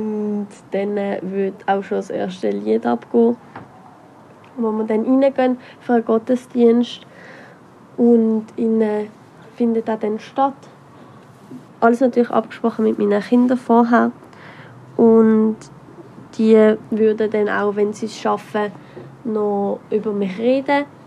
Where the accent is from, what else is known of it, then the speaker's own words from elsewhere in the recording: Allschwil, Basel-Landschaft, Switzerland; now in Rheinfelden, Switzerland; ich bin 16 Jahre alt. Ich komme ursprünglich aus Allschwil und wohne in Rheinfelden.